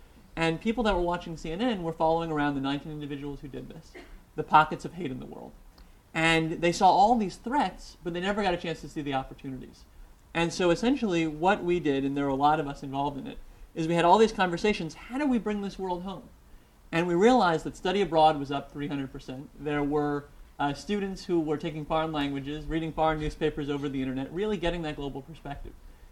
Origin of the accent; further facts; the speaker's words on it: United States; accent: American; I literally would be stopped in the streets of London by people who would hear my American accent